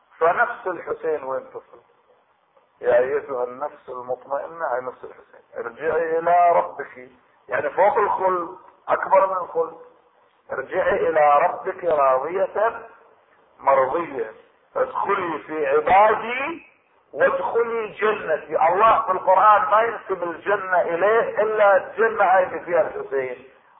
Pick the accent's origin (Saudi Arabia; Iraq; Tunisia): Iraq; 7 معصومين 7 ائمة عندنا في العراق.